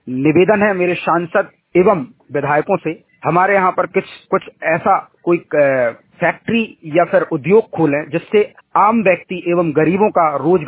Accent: Kareli, Madhya Pradesh, India; आज मैं आपको बताऊंगा कि हमारे शहर में इतना डेवलपमेंट, शहर करेली होने के बावजूद भी गुड़ का बड़े रूप में व्यापार होता है। ये हमारे नरसिंहपुर जिले की वित्तीय एवं आर्थिक राजधानी है

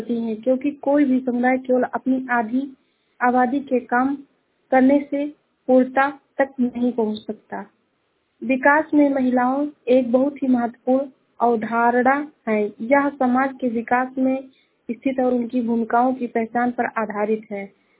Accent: Uttar Pradesh, India; मैं जिला श्रावस्ती से हूँ।

